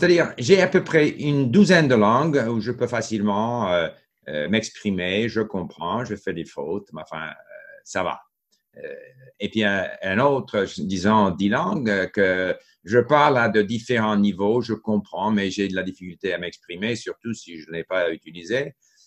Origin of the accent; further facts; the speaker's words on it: Montreal, Quebec, Canada; French is a second language; also born or lived in France; j'ai grandi à Montréal, mais Montréal, à l'époque, c'était une ville divisée, anglais-français